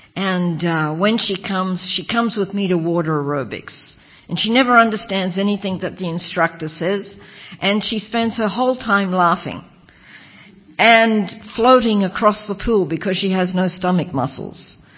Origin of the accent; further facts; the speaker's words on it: Australia; She's Jewish, I'm Christian. She's English, I'm from Australia.